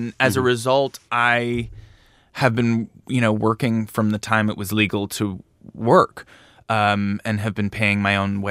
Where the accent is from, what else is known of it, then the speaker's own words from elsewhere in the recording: Canada; I think growing up in Canada